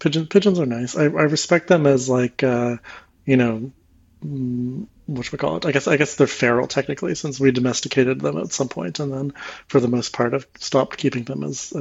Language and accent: English; Canada; So my favorite hockey team, the Vancouver Canucks, have been bad for almost the entirety of the time I've spent living in Europe.